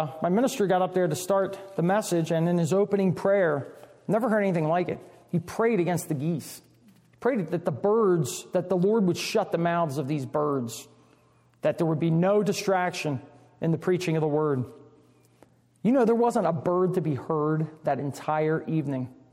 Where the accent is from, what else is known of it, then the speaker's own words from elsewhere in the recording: the South, United States; I don't know what it's like here, but I come from the South.